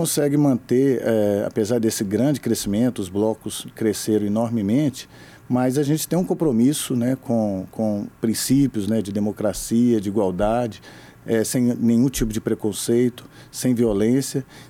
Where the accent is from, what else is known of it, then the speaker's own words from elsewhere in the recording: Bom Sucesso, Minas Gerais, Brazil; Eu sou de Bom Sucesso.